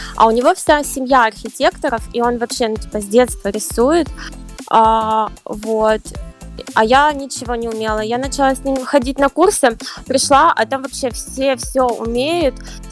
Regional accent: Dnipro, Dnipropetrovsk Oblast, Ukraine; Так, я родилась в Днепре. Здесь я выросла.

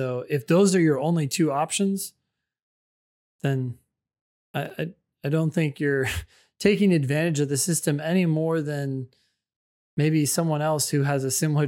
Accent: Egypt; now in United States; I was born in Egypt in North Africa, and I lived my childhood there before coming to the States.

